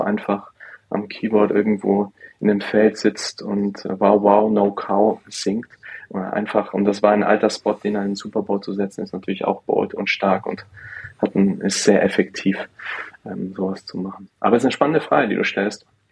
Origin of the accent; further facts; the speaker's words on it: Baden-Württemberg, Germany; moved away; ich so der einzige, das schwarze Schaf bin aus der Familie, das wirklich aus dem schwäbischen Ländle dann nach draußen gegangen ist.